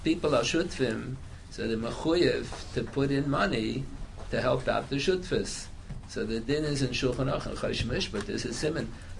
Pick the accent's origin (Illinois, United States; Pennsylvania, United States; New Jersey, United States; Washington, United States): Pennsylvania, United States; born there; now in New York, United States; I moved to New York. I was born in Pennsylvania. I moved to New York. I didn't move to New York intending to become a shutv. I moved to New York because there was no yeshiva in Pennsylvania, so I had to come to New York.